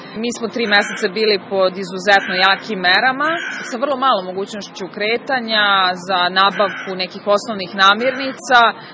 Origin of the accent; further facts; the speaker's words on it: Kragujevac, Šumadija, Serbia; posvetim baš upravo mom rodnom gradu, Kragujevcu